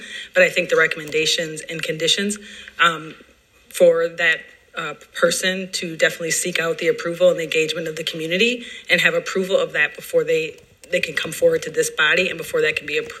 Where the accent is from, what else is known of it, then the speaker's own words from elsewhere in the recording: Minneapolis, Minnesota, United States; I am a longtime resident of Minneapolis, born and raised in North Minneapolis, and a property owner on Upton and Queen Avenue North.